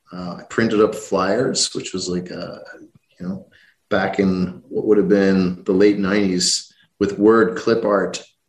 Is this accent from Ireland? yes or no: yes; Ireland; born or raised there; also born or lived in Canada